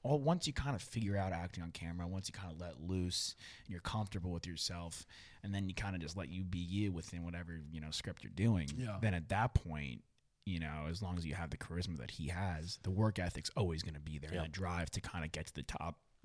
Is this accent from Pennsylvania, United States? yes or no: no; New York, United States; I grew up in New York. I was auditioning in New York.